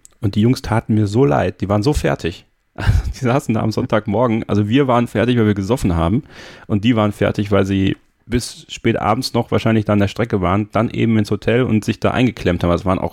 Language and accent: German; St. Vith, Wallonia, Belgium; born there; Bin ja in St. Fürth geboren, das ist ungefähr in der Nähe von Spa-Francorchamps.